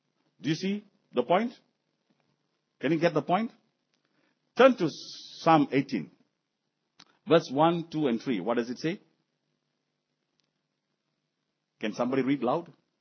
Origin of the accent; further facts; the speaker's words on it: Malacca, Malaysia; I think we have to go to Malacca for a while. I'll take you to my hometown.